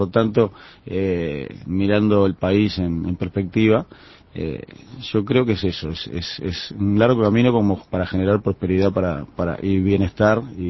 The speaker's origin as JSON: {"language": "Spanish", "region": "Montevideo", "country": "Uruguay", "said": "Yo soy de Malvin, soy de los Cuatro Vientos."}